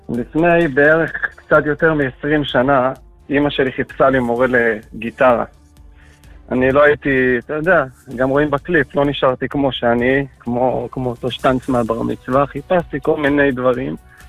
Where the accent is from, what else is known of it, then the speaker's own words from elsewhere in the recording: Bnei Brak, Tel Aviv District, Israel; אני גדלתי בבני ברק